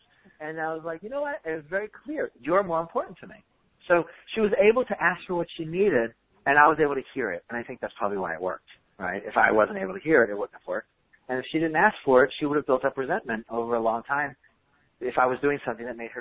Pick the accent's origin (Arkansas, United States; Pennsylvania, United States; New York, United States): New York, United States; I'm a very touchy guy anyway. I'm from New York and big family.